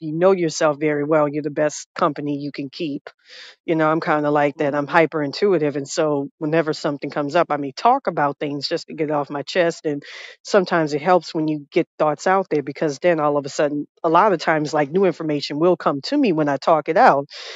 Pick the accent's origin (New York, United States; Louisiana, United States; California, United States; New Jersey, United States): Louisiana, United States; New Orleans; I come from New Orleans and people are more spiritually conscious down there.